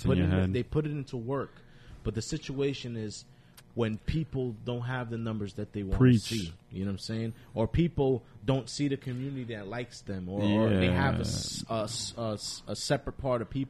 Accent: Paterson, New Jersey, United States; So it's like we're from Patterson, and we

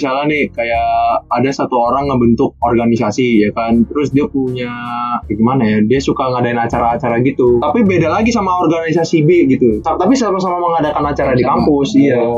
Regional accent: Indonesia; now in China; Gue kan gua di teknik sipil gua kan cuma gua nih orang Indo, tapi gua di Cina itu ada juga banyak orang Indonya juga.

